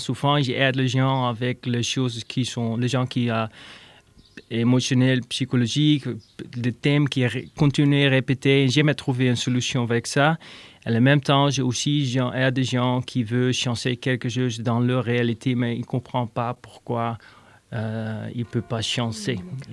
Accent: Netherlands; French is a second language; Alors j'ai fait mon éducation aux Pays-Bas et je suis néerlandaise, en fait.

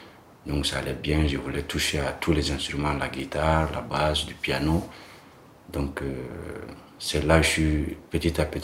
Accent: Bamako, Bamako Capital District, Mali; French is a second language; Je suis dans un quartier de Bamako, appelé Lafiabougou. C'est l'une des quartiers communes qui est là, commune 4. Donc, ouais, je suis né là-bas, grandir là-bas

